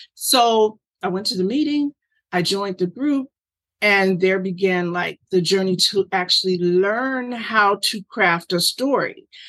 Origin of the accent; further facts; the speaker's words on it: Asbury Park, New Jersey, United States; a family of mice that lived under the boardwalk in the town that I grew up in Asbury Park, New Jersey.